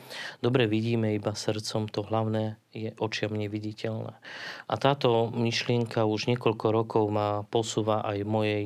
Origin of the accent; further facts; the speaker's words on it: Prešov, Prešov Region, Slovakia; moved away as an adult; now in Bratislava, Slovakia; To, že moje rodné mesto je Prešov. 20 rokov som tam žil, vychovával sa. A teraz 20 rokov som v podstate už mimo Prešova.